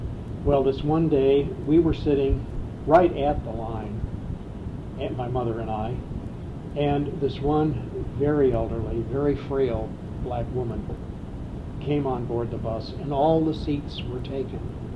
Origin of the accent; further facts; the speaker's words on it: Chicago, Illinois, United States; born there; Not only was I a Yankee, I was born in Chicago, and I was a Catholic.